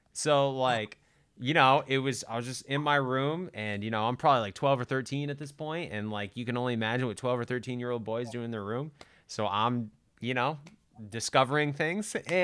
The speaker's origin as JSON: {"language": "English", "region": "Rhode Island", "country": "United States", "tie": "born or raised there", "said": "I grew up in the Rhode Island public whirlwind. School system, bro. What do you expect from me? Okay? People from Rhode Island, we grow up in Rhode Island."}